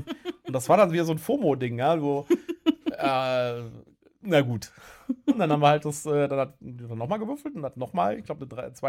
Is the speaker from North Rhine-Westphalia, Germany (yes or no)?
yes; Bonn, North Rhine-Westphalia, Germany; wir sind ja aus Bonn, ja, und Bonn ist ja eher so Provinz, wenn man es mal so will.